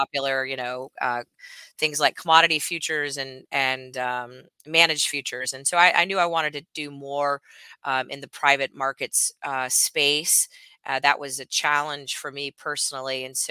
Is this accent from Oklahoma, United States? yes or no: yes; Edmond, Oklahoma, United States; also born or lived in Omaha, Nebraska; I've spent my life in the Midwest. I was born in Omaha, Nebraska, and I grew up in Edmond, Oklahoma.